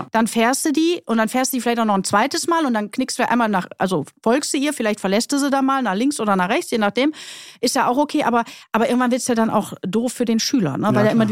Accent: Krefeld, North Rhine-Westphalia, Germany; Also ich komme ja aus Raum Krefeld, ne? Wir haben da ein paar.

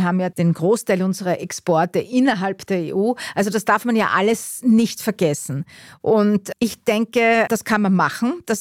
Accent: Austria; wir Österreicher sagen immer noch, wie es bei uns in Österreich lang geht

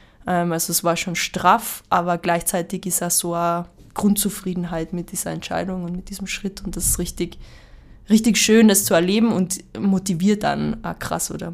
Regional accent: Austria; Insgesamt sind es ja 6 bei uns in Österreich

